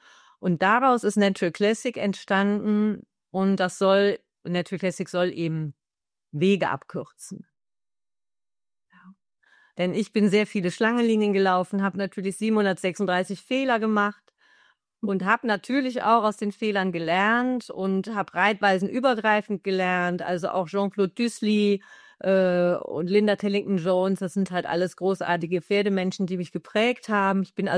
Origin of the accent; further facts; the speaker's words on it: Jülich, North Rhine-Westphalia, Germany; hier in der Provinz, also ich komme aus Jülich